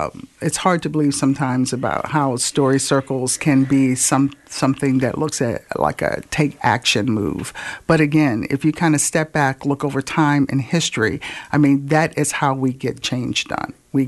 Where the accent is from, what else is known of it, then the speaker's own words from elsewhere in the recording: Washington, District of Columbia, United States; also born or lived in New Jersey; now in Jacksonville, United States; I came from New Jersey. I'm originally from Washington, D.C.